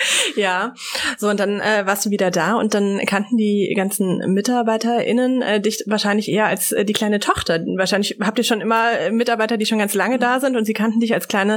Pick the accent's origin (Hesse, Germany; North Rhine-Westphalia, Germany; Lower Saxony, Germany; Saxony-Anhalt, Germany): Hesse, Germany; Espenau; ich komme aus Espenau eigentlich, Kalden.